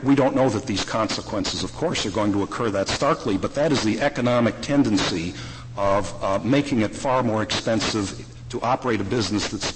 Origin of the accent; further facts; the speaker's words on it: Illinois, United States; The range is from $36 up to $2,200 in my home state of Illinois.